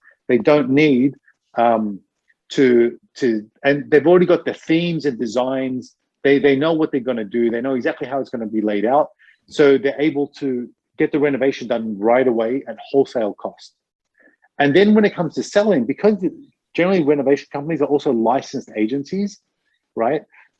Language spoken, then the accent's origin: English; Australia; I'm Australian, right?